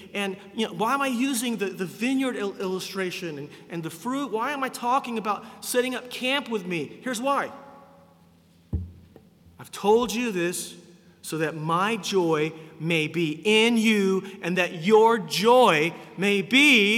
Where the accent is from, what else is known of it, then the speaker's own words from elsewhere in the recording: Oklahoma, United States; I grew up in Oklahoma, and my grandparents had an orchard full of apple trees and peach trees